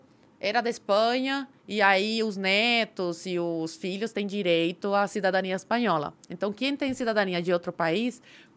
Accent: Cuba; now in Brazil; pro regime cubano, eu sou cubana. Eu nasci em Cuba, eu sou cubana.

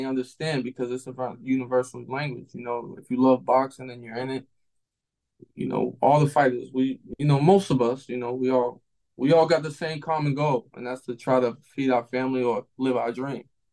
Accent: New England, United States; I'm from New England. I'm a ticket seller.

